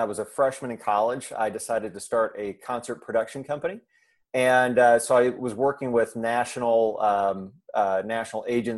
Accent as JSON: {"language": "English", "region": "Indiana", "country": "United States", "said": "I'm from Indiana originally."}